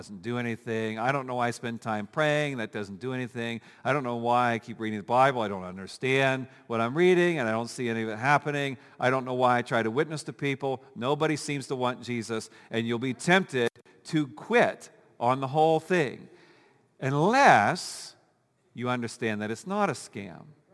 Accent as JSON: {"language": "English", "region": "Ohio", "country": "United States", "tie": "born or raised there", "said": "Now, when I was growing up, I grew up in Ohio, and we had something different."}